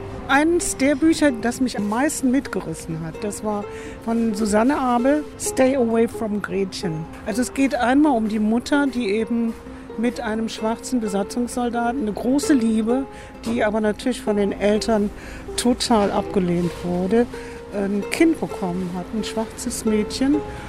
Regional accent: Aachen, North Rhine-Westphalia, Germany; Ich komme aus Aachen, bin ehemalige Lehrerin für Sonderpädagogik

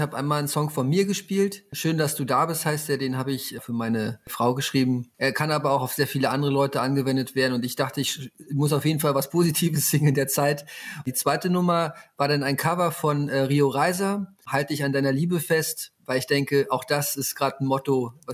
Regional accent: Berlin, Germany; ich komme halt hier aus dem Bezirk

